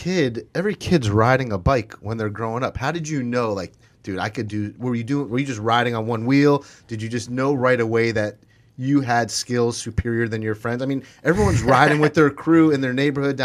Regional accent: Florida, United States; I'm born and raised in Florida, so I don't know about, the only hill I've ever seen is the dump.

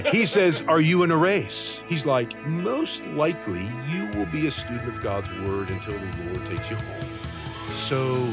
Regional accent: Rockford, Illinois, United States; Born and raised in Rockford, Illinois, northern Illinois, not too far from the Wisconsin border

